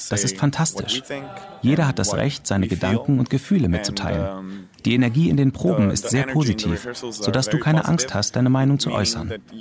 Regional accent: Madrid, Community of Madrid, Spain; German is a second language; now in Berlin, Germany; Ich komme aus Madrid und spiele Cello.

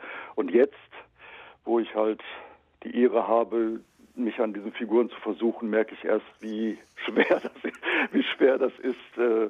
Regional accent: North Rhine-Westphalia, Germany; ich bin ländlich aufgewachsen in Ostwestfalen und da war ein Bach direkt an unserem Haus, an einer Wiese, an einer Kuhwiese.

